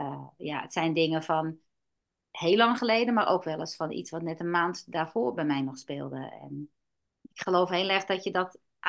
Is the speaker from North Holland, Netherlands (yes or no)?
yes; Zwaag, North Holland, Netherlands; now in Hoorn, Netherlands; Ik kom uit Zwaag en ik woon tegenwoordig in Horen en heb mijn praktijk in Blokker, dus het is allemaal lekker dicht bij elkaar.